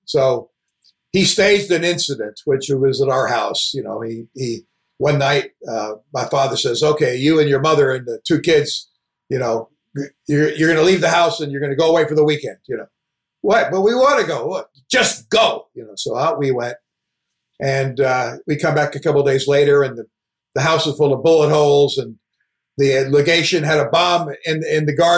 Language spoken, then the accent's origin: English; Egypt; because I grew up in Egypt, that's why I wanted to go play Egypt.